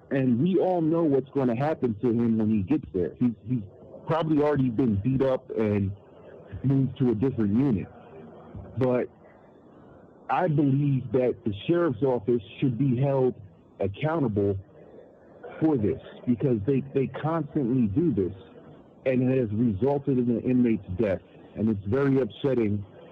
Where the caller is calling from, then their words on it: El Paso, Texas, United States; I'm calling from the El Paso County Jail Annex, El Paso, Texas, 79938.